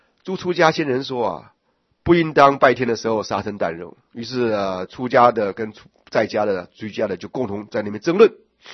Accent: Taiwan; 你们台湾人，我们台湾人有一个经常看到那个台爹

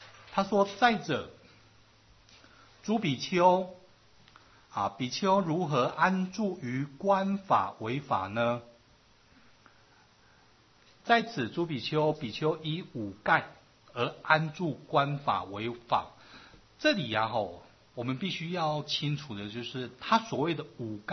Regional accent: China; 但是北传因为我们中国人在翻译佛经然后中国人有个特性，就是好简勿繁

